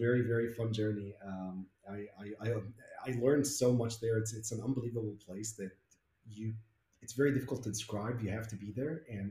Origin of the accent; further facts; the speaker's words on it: Abu Dhabi, United Arab Emirates; I grew up in Abu Dhabi in the UAE.